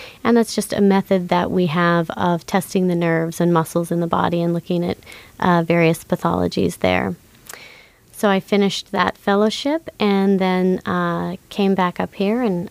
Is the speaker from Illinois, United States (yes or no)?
no; Anchorage, Alaska, United States; I was actually born and raised here, so I grew up in Anchorage and left for all my medical training.